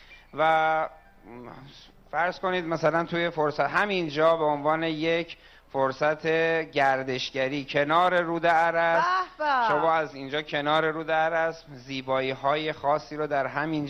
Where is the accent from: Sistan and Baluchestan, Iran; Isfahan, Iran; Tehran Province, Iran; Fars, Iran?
Tehran Province, Iran; Tehran; والا من خودم تهرانم